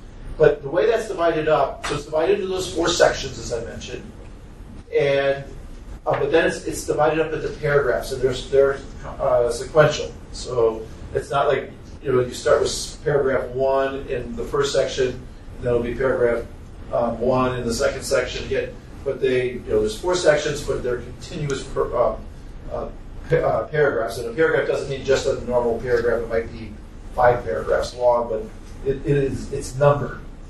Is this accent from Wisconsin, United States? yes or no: yes; Milwaukee, Wisconsin, United States; But I'm from Wisconsin, from Milwaukee, actually, originally.